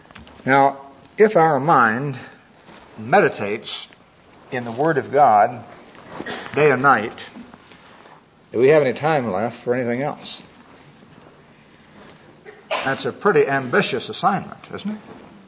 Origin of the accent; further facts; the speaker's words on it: Missouri, United States; My home state is Missouri. And we always had a cow around that I used to milk when I was growing up.